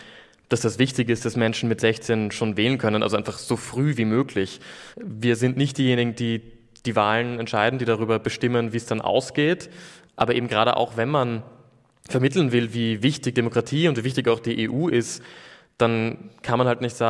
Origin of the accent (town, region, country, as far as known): Austria